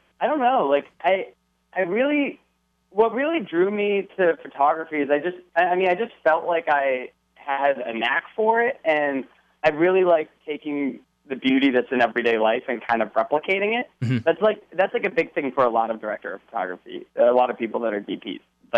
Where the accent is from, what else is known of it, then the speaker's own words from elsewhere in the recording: Annandale, Virginia, United States; Well, I grew up in Annandale. Annandale, Virginia, and I went to Annandale High School